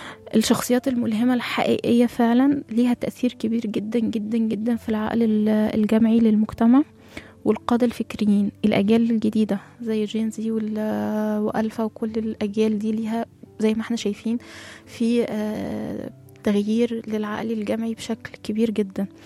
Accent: Egypt; احنا دايما زي ما قلت كده احنا عندنا اعتزاز كمصريين مثلا بحضارتنا.

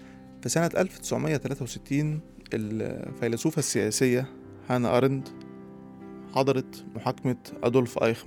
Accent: Egypt; كان موظف وموظف حكومة زي اللي عندنا في مصر عاديين جدا

